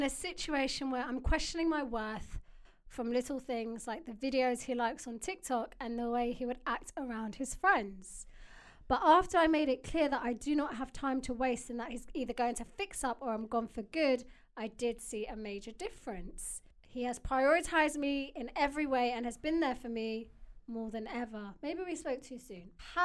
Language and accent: English; Wales, United Kingdom; I'm 23 from Wales.